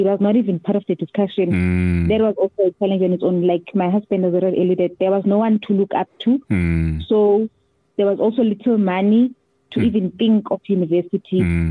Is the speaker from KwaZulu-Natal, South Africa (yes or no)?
yes; KwaZulu-Natal, South Africa; born there; also born or lived in Gauteng; Yes, no. I was born in KZN.